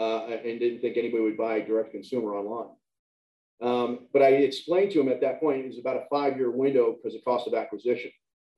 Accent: Melbourne, Florida, United States; Well, first of all, I grew up here. I grew up in Melbourne.

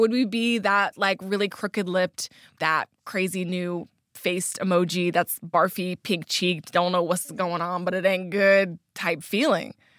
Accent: United States; I'm personally very tired of taxi drivers in other countries laughing at me when they find out I'm an American.

